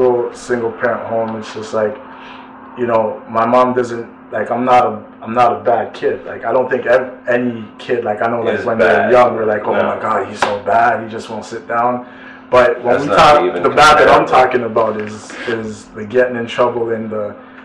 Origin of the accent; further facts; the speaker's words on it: Mississauga, Ontario, Canada; Well, I grew up in Mississauga, actually.